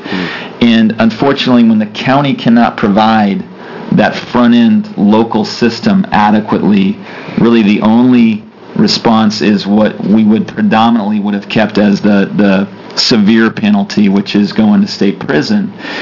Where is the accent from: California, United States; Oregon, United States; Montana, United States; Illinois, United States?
Oregon, United States; Grants Pass; there's not the revenue that the county would have had from logging receipts in my hometown in Grants Pass